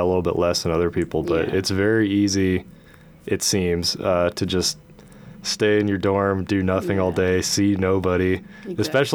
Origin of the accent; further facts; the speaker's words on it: Portland, Oregon, United States; I'm from Portland. I went to the University of Portland in, like, my first year out of high school